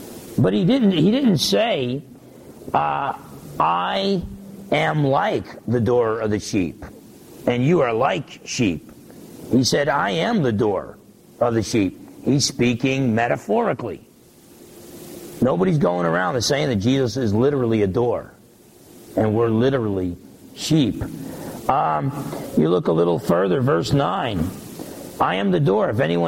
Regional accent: New Jersey, United States; I grew up in New Jersey.

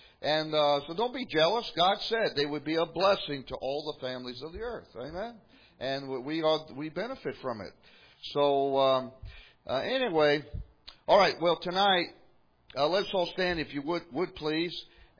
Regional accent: the South, United States; And so, because we're from the South, they were trying to figure out

